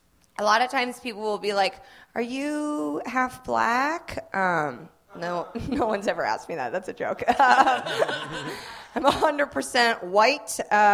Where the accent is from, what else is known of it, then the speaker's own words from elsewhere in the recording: Indiana, United States; I'm actually not from Manhattan. I'm from Indiana.